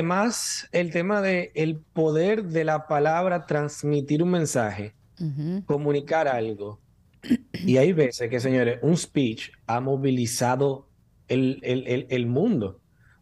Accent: Santo Domingo, Distrito Nacional, Dominican Republic; Mi papá de Santiago, yo tengo una buena parte de mí santiaguera, pero nací en Santo Domingo, soy capitaleño

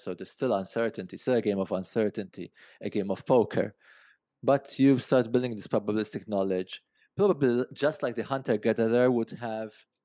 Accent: Malta; moved away as an adult; I grew up in Malta, small country, like limited professional opportunities.

